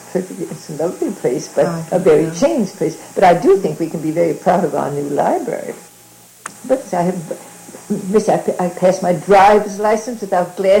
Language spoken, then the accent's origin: English; San Francisco, California, United States; born there; Oh, I was born in San Francisco. My father and mother were San Franciscans.